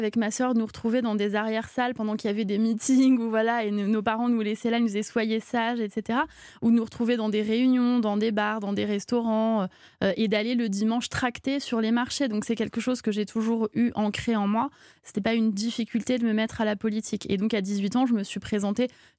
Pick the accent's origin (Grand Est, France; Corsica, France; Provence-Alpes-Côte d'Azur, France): Corsica, France; je pense que quand personne ne dit je suis à moitié corse ou je suis un quart corse, on est corse.